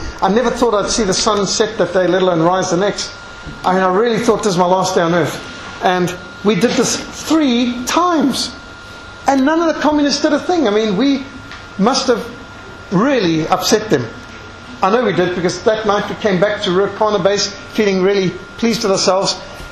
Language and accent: English; Zimbabwe; 13 countries fell to communism, including my home country of Rhodesia